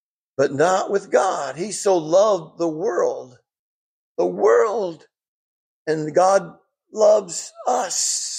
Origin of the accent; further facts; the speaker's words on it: Michigan, United States; When I was at Harding University in Searcy, Arkansas, I was from Michigan. We didn't say y'all.